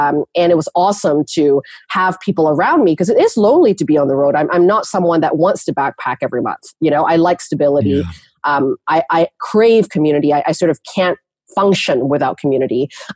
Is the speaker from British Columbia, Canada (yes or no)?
yes; Vancouver, British Columbia, Canada; also born or lived in Kuala Lumpur, Malaysia; That's where I was born, and my family and I moved to Canada when I was about 8 years old. So I grew up in Canada. This is sort of the culture that I know, and I've been living in Vancouver pretty much my entire life.